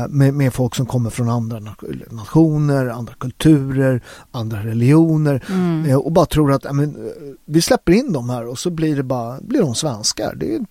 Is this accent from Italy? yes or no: yes; Southern Italy, Italy; now in Sweden; om man tittar på där jag kommer från i Syditalien, vi har ju ett av världens mest blandade DNA